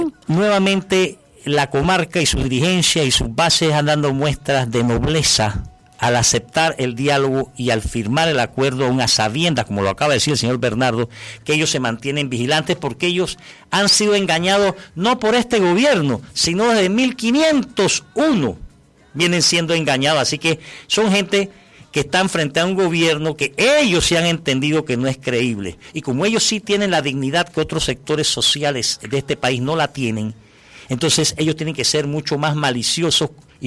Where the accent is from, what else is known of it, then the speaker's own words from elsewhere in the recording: Panama; no podemos menos que sentirnos congratulados como panameños